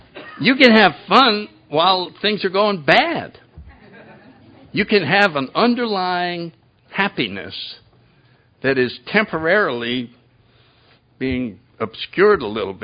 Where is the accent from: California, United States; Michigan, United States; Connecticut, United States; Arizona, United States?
Connecticut, United States; So anyway, I grew up in Connecticut. Went to the Catholic Church, had one sister.